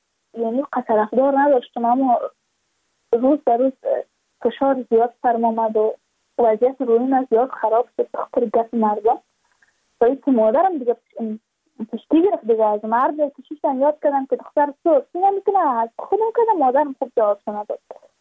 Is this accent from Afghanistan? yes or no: yes; Badakhshan, Afghanistan; چون ما از بدخشان هستیم، یعنی منطقای دور دستش